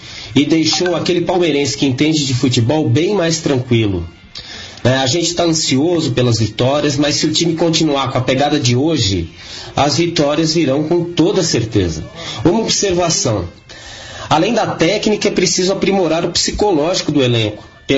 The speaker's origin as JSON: {"language": "Portuguese", "region": "São Paulo", "country": "Brazil", "lives_now": "Brasília, Brazil", "said": "Eu sou de São Paulo, mas estou morando em Brasília."}